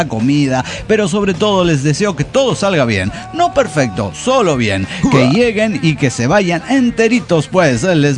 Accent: Bolivia; yo vengo de Bolivia, sé soy extranjero, me voy a formar donde corresponde, ¿no?

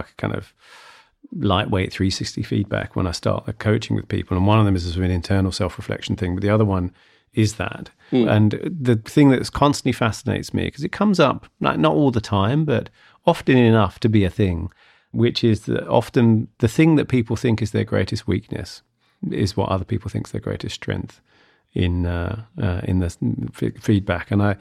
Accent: United Kingdom; So my sort of inferior function might be, as a British person, extroverted feeling.

